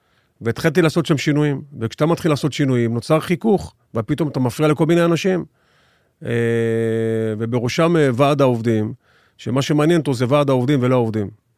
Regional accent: Southern District, Israel; born there; אני נולדתי במושב הודעה בדרום

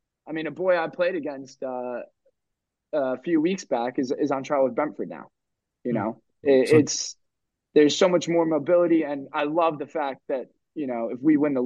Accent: United States; And then I think people have come to really appreciate that I'm from America.

